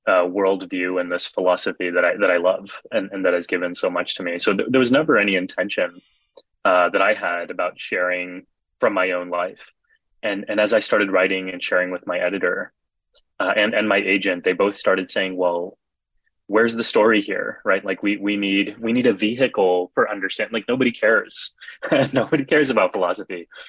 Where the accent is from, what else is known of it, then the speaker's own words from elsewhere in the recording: Texas, United States; for me as a kid growing up in Texas, we were the only ones in South Texas in the whole region who wore turbans.